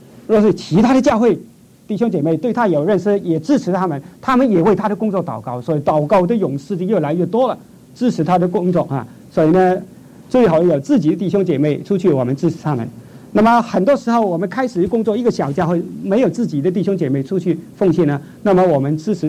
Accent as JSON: {"language": "Chinese", "country": "China", "said": "我们中国人办，因为我们做这件事情做得太晚哈"}